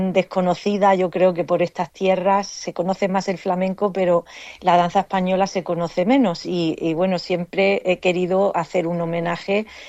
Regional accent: Sydney, New South Wales, Australia; Bajo lo que es el festival más importante de mi ciudad natal, que es Sydney.

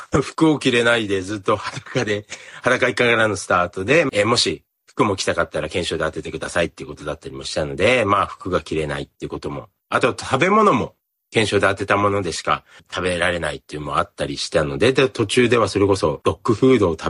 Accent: Fukushima, Japan; 僕はその自分のふるさと福島が東日本大震災で大きな被害を受けた後に

